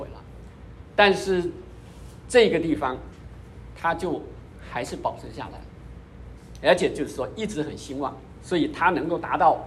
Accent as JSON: {"language": "Chinese", "country": "China", "said": "类似的跟我们中国人"}